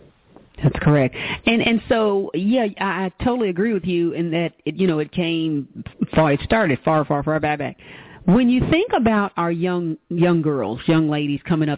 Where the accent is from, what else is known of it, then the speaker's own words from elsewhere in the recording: Louisville, Kentucky, United States; now in Indianapolis, United States; I am actually in Indianapolis, Indiana. I'm from Louisville, Kentucky, but I'm in Indianapolis.